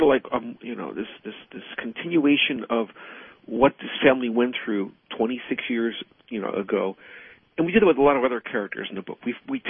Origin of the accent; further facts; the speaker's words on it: Cleveland, Ohio, United States; I'm from Cleveland, Ohio, originally. I was a blue-collar kid.